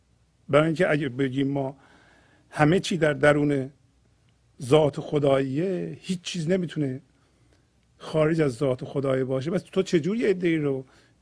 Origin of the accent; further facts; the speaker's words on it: Iran; من همچون ایرانی هستم